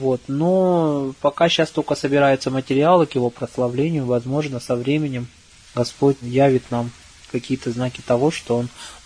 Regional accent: Sakha Republic, Russia; я не просто якут, я православный человек в первую очередь

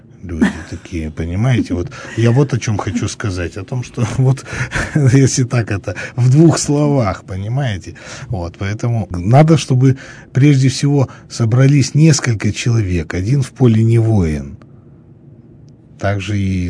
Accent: Yekaterinburg, Sverdlovsk Oblast, Russia; я как коренной житель Екатеринбурга могу об этом сказать

